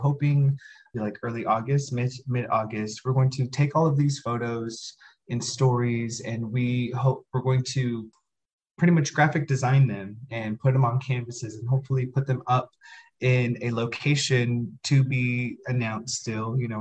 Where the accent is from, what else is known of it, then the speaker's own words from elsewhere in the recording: Bakersfield, California, United States; And, you know, I grew up in Bakersfield. I moved away to LA for a couple of years, came back because of the pandemic